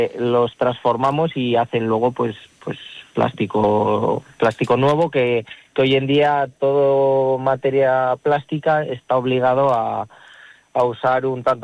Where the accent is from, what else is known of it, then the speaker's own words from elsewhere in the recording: Guardo, Castile and León, Spain; no nací en Guardo, pero me he criado en Guardo toda la vida y no quería marchar.